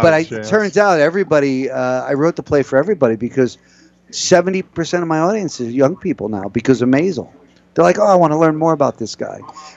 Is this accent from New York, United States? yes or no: yes; New York, United States; now in Los Angeles, United States; You know, I grew up in New York, so I'm a Ranger fan